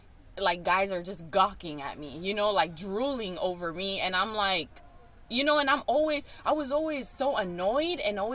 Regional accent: United States; especially growing up in America, like, we get influenced

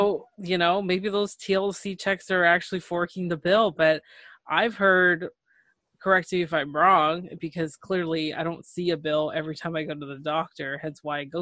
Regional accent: Canada; For those listening, and if it's your first time, I am Canadian.

